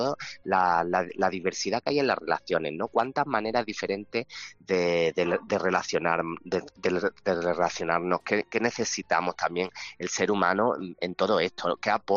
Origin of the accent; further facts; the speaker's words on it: Granada, Andalusia, Spain; y luego aterrizamos por Granada, por mi tierra